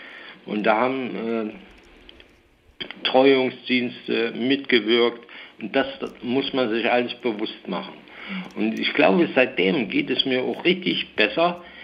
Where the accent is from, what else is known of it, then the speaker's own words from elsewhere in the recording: Zeitz, Saxony-Anhalt, Germany; Ansonsten muss ich Zeitz als meine Heimatstadt mal dicke loben.